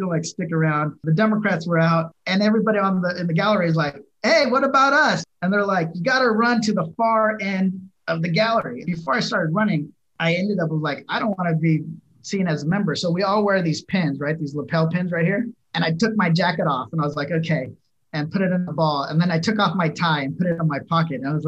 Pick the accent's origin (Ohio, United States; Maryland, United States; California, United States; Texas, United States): California, United States; Riverside; I grew up in Riverside. I went to backyard parties where people get in fights and somebody would bust out a gun and everybody runs, right?